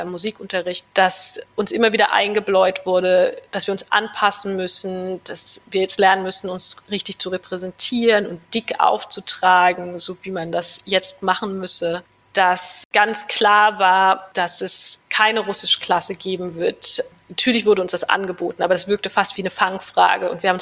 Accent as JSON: {"language": "German", "country": "Germany", "tie": "born or raised there", "said": "was für mich als DDR-Kind völlig normal war"}